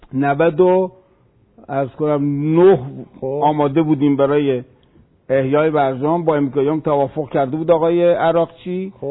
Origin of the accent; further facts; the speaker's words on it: Iran; من به عنوان یک ایرانی عرض میکنم خدمتتون